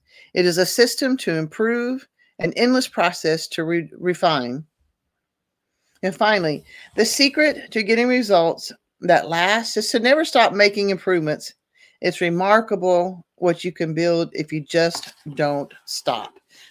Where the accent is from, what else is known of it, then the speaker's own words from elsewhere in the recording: Oklahoma, United States; I'm from Oklahoma. I'm surrounded by rednecks. I'm a redneck.